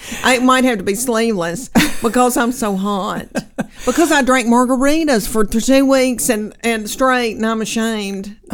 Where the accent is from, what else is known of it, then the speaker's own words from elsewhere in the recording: Knoxville, Tennessee, United States; the show that I have once a year in my hometown, which I do a lot in Knoxville